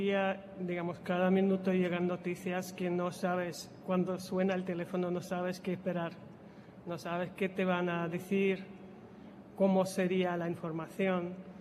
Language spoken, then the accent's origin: Spanish; Ukraine; Está a 350 kilómetros de Kiev. Está ni muy cerca ni muy lejos.